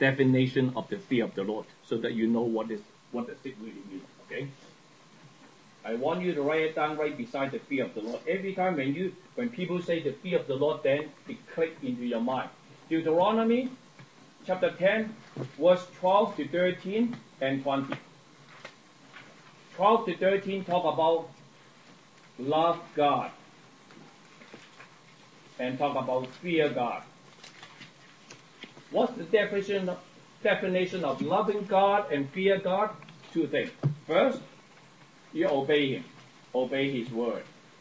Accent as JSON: {"language": "English", "country": "Hong Kong", "tie": "born or raised there", "moved": "yes", "lives_now": "Canada", "said": "I was born in Hong Kong, but I was brought up in Hong Kong and then in Canada, right? I stayed here longer than I was staying in Hong Kong."}